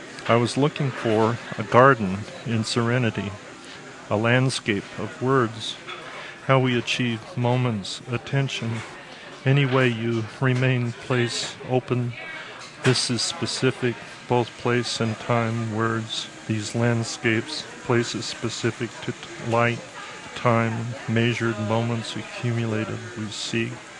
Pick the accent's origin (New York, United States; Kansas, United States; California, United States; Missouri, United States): Kansas, United States; Liberal; Well, I grew up in Liberal, Kansas, which I like to say is a place in a contradiction.